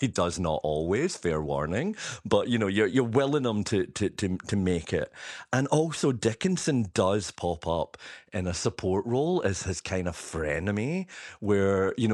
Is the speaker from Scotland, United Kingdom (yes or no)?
yes; Scotland, United Kingdom; You can tell I'm from Scotland